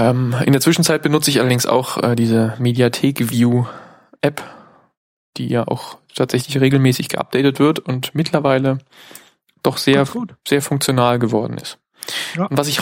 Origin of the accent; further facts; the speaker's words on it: East Germany, Germany; Ich gebe als Ossi zu Protokoll